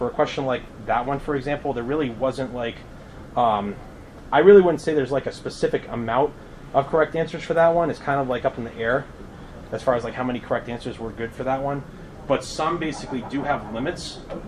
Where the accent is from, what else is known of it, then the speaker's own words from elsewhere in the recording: Massachusetts, United States; Yep, my home state.